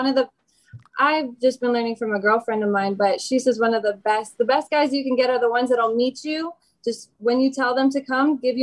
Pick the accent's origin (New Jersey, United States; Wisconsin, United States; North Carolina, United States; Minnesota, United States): Wisconsin, United States; So I started in the industry at 18. I'm from Wisconsin. I'm 27 now